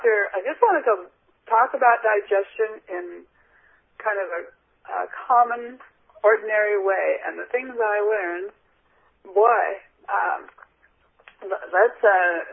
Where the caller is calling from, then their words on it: Vashon, Washington, United States; I'm calling from Vashon, Washington.